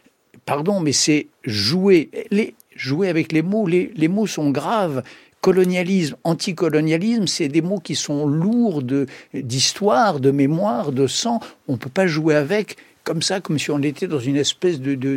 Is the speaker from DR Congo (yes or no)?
no; Oran Province, Algeria; born there; Moi, je suis né en Algérie, je suis né dans le département d'Oran.